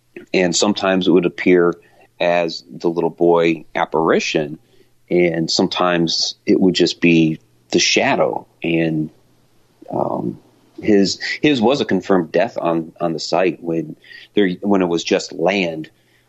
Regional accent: Ohio, United States; Yeah, absolutely. I'm originally from Ohio.

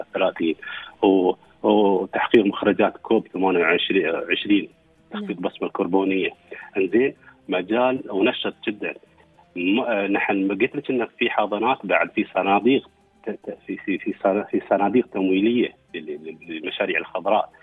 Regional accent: United Arab Emirates; نحن كشباب اماراتي

